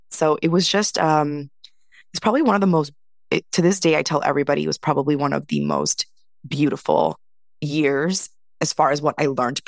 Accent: India; I come from India where it's such a beautiful, you know, way of living on a day to day. It's just naturally in our ways to eat collectively.

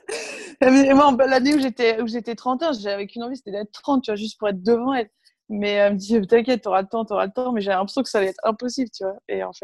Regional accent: Cucq, Hauts-de-France, France; born there; où je suis juste née en fait, parce qu'il n'y avait pas de maternité à Berck, donc du coup je suis née à Cuc, mais je n'ai jamais vécu là-bas.

